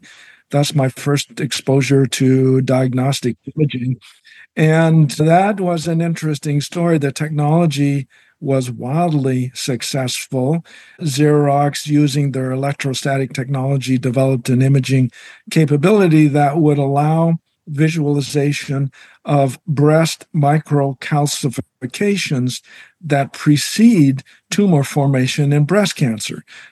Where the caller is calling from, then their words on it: Gig Harbor, Washington, United States; I'm speaking from my home office in Gig Harbor, Washington.